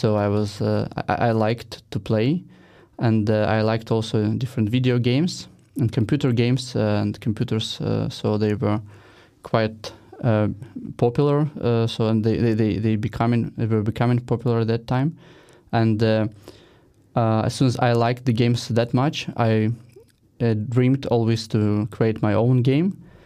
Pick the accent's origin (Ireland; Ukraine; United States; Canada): Ukraine; southern Ukraine; also born or lived in Kyiv; so I grew up in Ukraine, and that's where also I started my firm. I grew up originally in the south of Ukraine, but lived a lot of my life in Kiev.